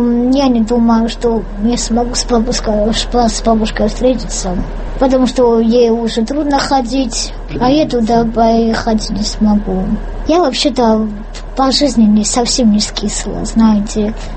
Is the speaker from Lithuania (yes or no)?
no; Georgia; я всегда говорила, что я осетинка, что я люблю очень свой народ. Но, конечно, я люблю грузину, потому что я здесь родилась, я здесь выросла. Я не представляю себя без Грузии, я не смогу нигде жить.